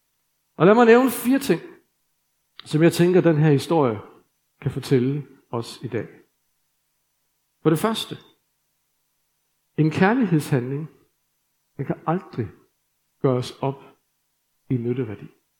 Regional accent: Jutland, Denmark; Og jeg må jo sige, at jeg er jyde.

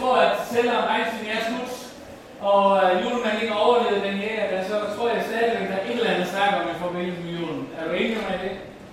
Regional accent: Faroe Islands; Jeg er færing, hvis I ved det.

